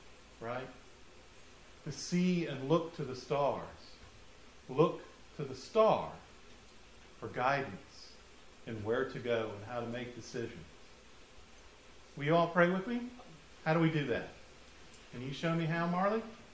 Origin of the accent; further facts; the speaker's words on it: Florida, United States; I was raised in South Florida